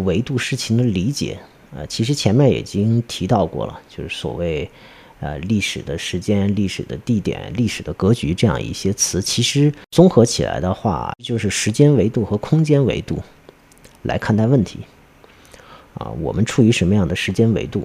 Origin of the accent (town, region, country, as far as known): China